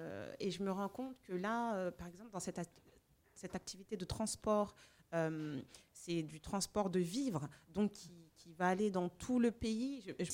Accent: France; now in Gabon; Alors, moi, je suis née et grandie en France.

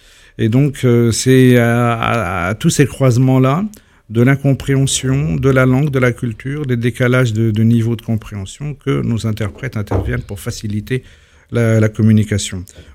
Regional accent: Algeria; first language Kabyle; French is a second language; Moi, je suis de langue maternelle kabyle, donc ma langue maternelle est considérée comme dialecte.

